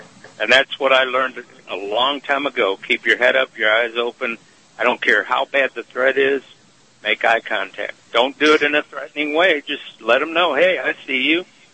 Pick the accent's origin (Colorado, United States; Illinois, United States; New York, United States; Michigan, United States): Michigan, United States; Detroit; growing up in Detroit, for anyone that's listening, keep your head up